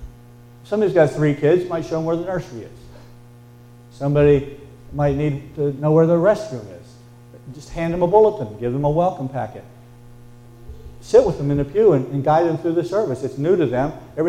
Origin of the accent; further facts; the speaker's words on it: West Virginia, United States; Because we had the chance to choose Alderson Broaddus College in my home state of West Virginia.